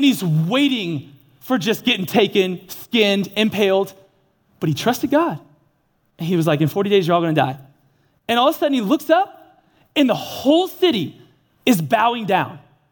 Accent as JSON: {"language": "English", "town": "Dallas", "region": "Texas", "country": "United States", "tie": "born or raised there", "said": "I grew up here in Dallas and I've had a dream job for 5 years"}